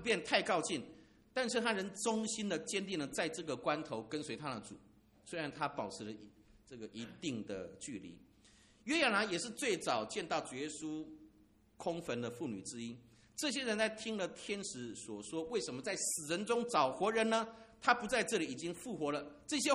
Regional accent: Taiwan; 这个我们台湾人比较不会这样念哦

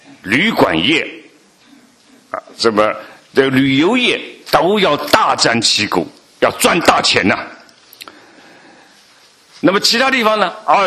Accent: Shanghai, China; 所以我作为一个上海人啊，非常兴奋。

